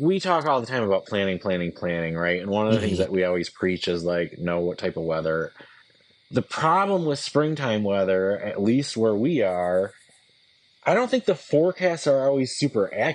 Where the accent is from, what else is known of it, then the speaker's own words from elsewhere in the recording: Midwest, United States; like as a Midwesterner, and maybe this is showing like how naive you and I are